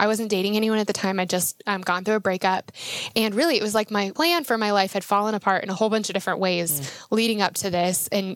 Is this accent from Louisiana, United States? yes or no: no; Denver, Colorado, United States; I am from Denver, Colorado originally.